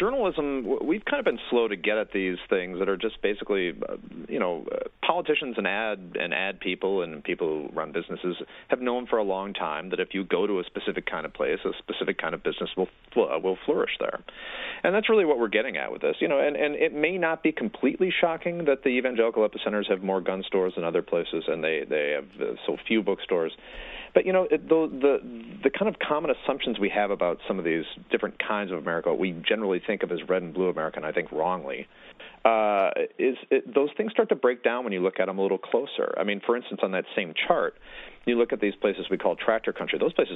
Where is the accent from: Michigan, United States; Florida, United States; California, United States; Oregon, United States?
Michigan, United States; I think there are 2 in my home state of Michigan.